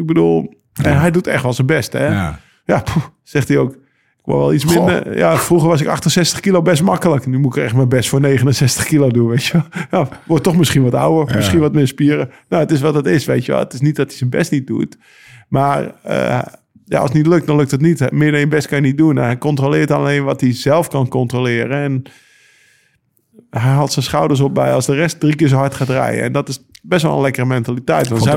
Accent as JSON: {"language": "Dutch", "country": "Netherlands", "said": "Dus dan ging je toch even extra zitten als Nederlander."}